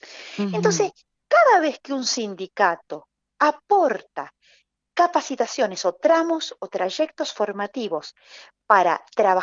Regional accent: San Juan, Argentina; ¿en qué somos buenos los sanjuaninos

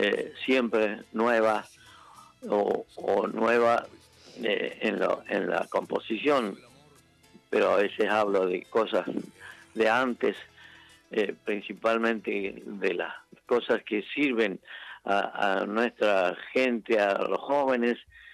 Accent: Vista Flores, Mendoza, Argentina; Bueno, yo en el Valle de Uco nací, ahí en la consulta, viví mi infancia. Nací en Vista Flores, cerca de la consulta, 5 kilómetros.

